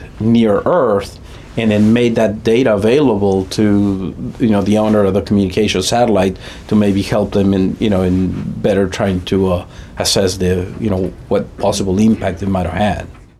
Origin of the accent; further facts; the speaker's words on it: Mexico; and I'm originally from Mexico.